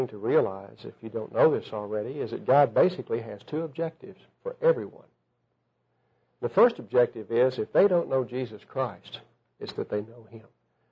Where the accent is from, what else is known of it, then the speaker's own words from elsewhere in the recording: Duncan, Oklahoma, United States; I'm from Duncan, Oklahoma.